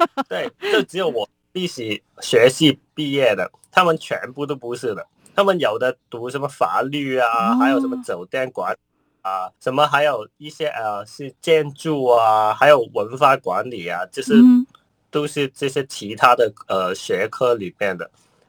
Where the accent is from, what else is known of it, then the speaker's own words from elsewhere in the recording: Hong Kong; 因为我们香港人都爱看电视机的新闻啊